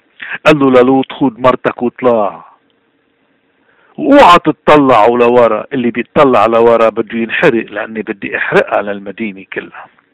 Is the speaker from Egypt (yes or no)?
no; Lebanon; بضلوا يسألونا انت من وين؟ من اي بلاد جيت؟ بضل لبناني.